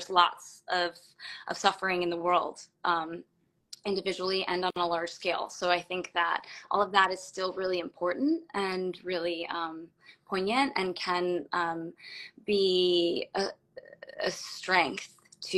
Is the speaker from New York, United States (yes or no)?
yes; New York, United States; So I'm originally from Long Island, in New York, and I have danced since I was three.